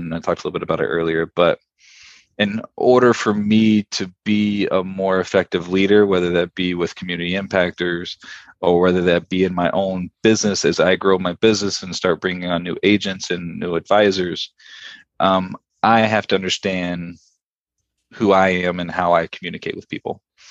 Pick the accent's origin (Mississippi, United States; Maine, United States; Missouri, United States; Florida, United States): Florida, United States; Lakeland; now in New York, United States; I'm from the great city of Lakeland, Florida, and all we drink is sweet tea.